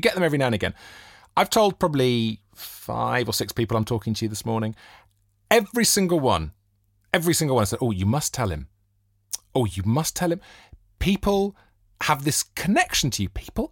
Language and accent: English; Wales, United Kingdom; I've got to let everyone know I'm from Wales.